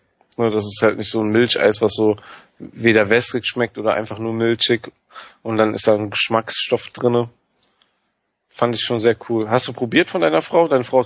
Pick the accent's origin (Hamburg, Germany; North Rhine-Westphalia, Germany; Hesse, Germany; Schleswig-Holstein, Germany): North Rhine-Westphalia, Germany; Wuppertal; moved away; Sieht schlimmer aus. Ich bin nicht ohne Grund da weggezogen